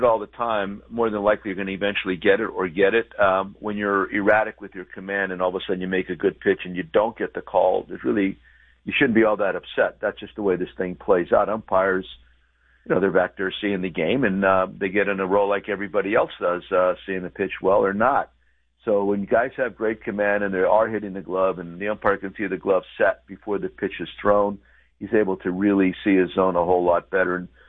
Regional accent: Hazleton, Pennsylvania, United States; now in Chicago, United States; Hazleton Integration Project, where we're trying to bring together the Hispanic and Anglo cultures in my hometown.

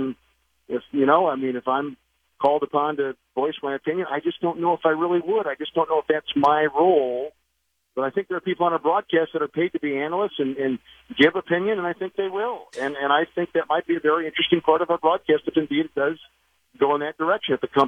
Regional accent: United States; As an American, you take in what happens around you.

